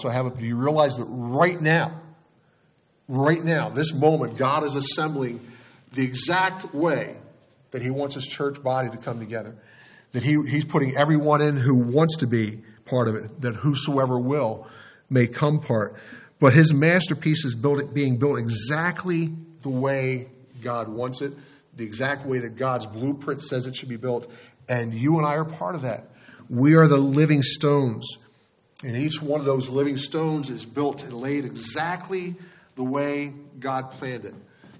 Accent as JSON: {"language": "English", "town": "Wilmington", "region": "Delaware", "country": "United States", "tie": "born or raised there", "said": "We had a cornerstone of my church that I grew up in Wilmington, Delaware, Community Fellowship Church."}